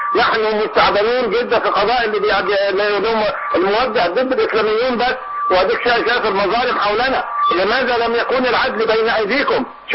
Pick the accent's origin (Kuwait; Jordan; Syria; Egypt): Egypt; Upper Egypt; إن في كان عندنا في الصعيد وفي الأماكن العربية